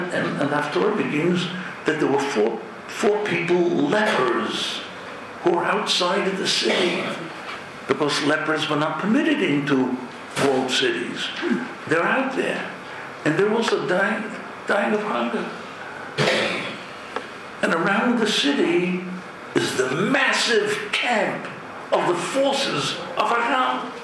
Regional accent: Jerusalem, Jerusalem District, Israel; I come from Yerushalayim, and I'm proud that I come from Yerushalayim.

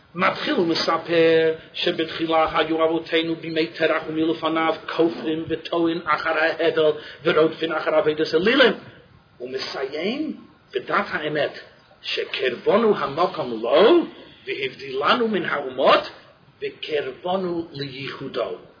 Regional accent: United States; אני אמריקאי, יש חמונה מצלד. מה אני יכול לעשות?

